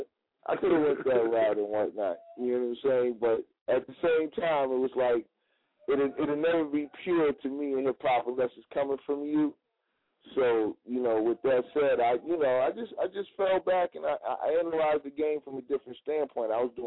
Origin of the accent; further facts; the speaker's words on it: Brooklyn, New York, United States; I'm born and bred in Brooklyn, Lafayette Garden Projects and whatnot